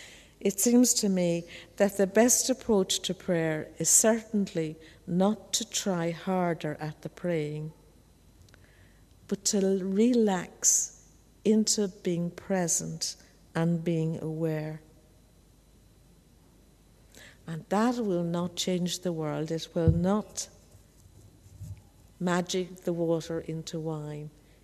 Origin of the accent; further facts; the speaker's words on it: Ireland; And I think as an Irish person, listening to the ancestors is really sings to me.